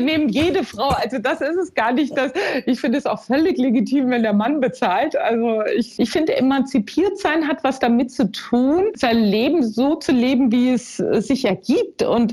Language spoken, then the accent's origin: German; Mainz, Rhineland-Palatinate, Germany; Ja, ich war ja ein Mainzer Mädchen, aber ich bin dann ja 15 Jahre in der Welt unterwegs gewesen.